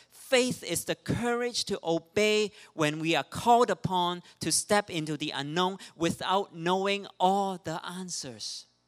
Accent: Hong Kong; English is a second language; now in Canada; And number three, my English sucks. And number four, I was not raised here. I grew up in Hong Kong.

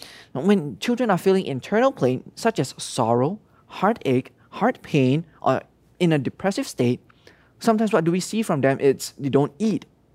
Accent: Hong Kong; moved away; You know, even me, your dad, when I came over from Hong Kong, I lost my friends.

